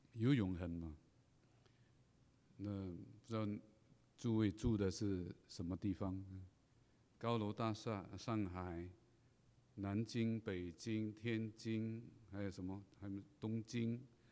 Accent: Penang, Malaysia; 我从小就在马来西亚一个海岛长大，马来西亚的海岛叫做槟榔屿，那中间一个山叫做升旗山，升旗山有2700公尺吧，那么高啊，山上满了飞鸟

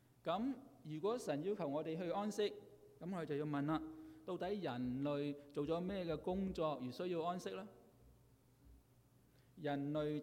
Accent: California, United States; 我是加州來的嘛，加州就很不同，

